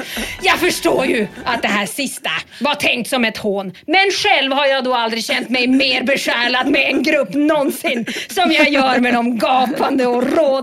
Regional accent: Sweden; Vi är ju ändå svenskar, menar jag.

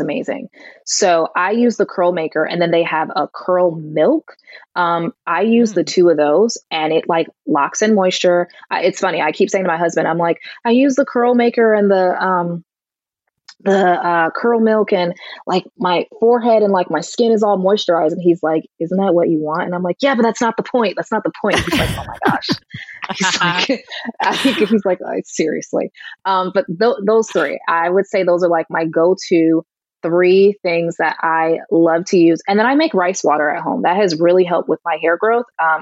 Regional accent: Connecticut, United States; I have seen people from my home state in Connecticut take it

